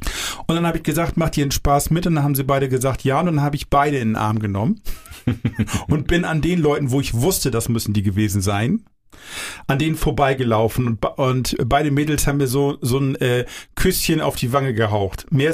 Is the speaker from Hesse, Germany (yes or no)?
no; Ostrohe, Schleswig-Holstein, Germany; am nächsten Tag ging bei uns in meinem Heimatdorf rum, ich sag nie welches Heimatdorf, aber es ist Ostrohe